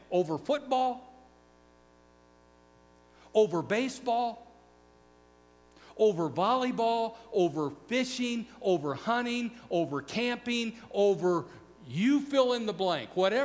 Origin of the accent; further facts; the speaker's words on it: Missouri, United States; because I grew up just outside of the St. Louis area